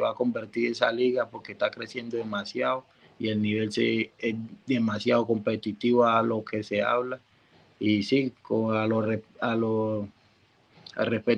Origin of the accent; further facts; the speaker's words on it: Barranquilla, Atlántico, Colombia; now in Los Angeles, United States; es una tradición de acá de Colombia, de Barranquilla